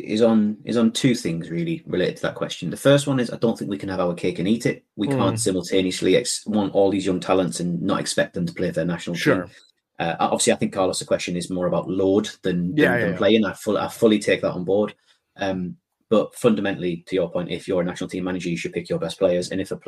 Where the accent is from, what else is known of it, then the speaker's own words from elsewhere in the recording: Scotland, United Kingdom; Now, I'm saying this as a Scot. I'm saying this as a very proud Scot, but I'm saying that as a Scot that understands where we sit in world football.